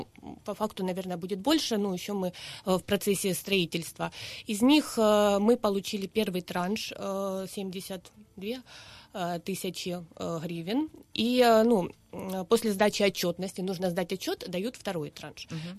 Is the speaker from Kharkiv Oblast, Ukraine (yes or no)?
no; Horlivka, Donetsk Oblast, Ukraine; Сама я із Горловки.